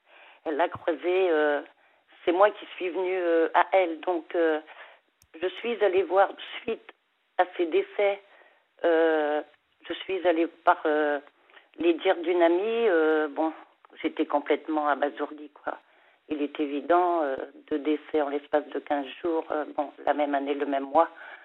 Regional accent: Pays de la Loire, France; born there; also born or lived in Mayenne; je suis en Loire-Atlantique. Et auparavant, j'étais en Mayenne. J'ai passé plus de temps en Mayenne qu'en Loire-Atlantique, malgré que je suis native quand même de la Loire-Atlantique.

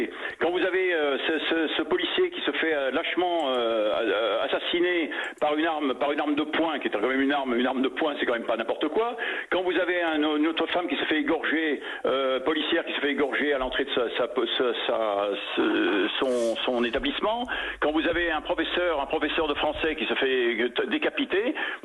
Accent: France; en tant que français.

